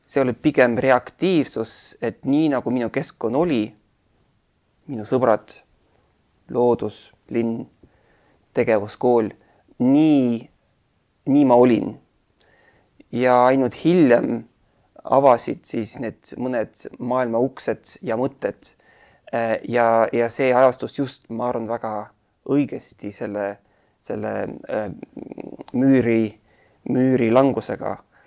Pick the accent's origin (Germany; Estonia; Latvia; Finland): Germany; Berlin; Lapsena kasvasin üles Berliinis ja Berliin oli saar.